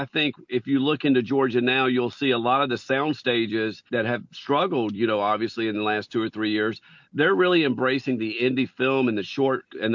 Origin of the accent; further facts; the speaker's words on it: United Kingdom; I don't, but I like it being a Brit as well.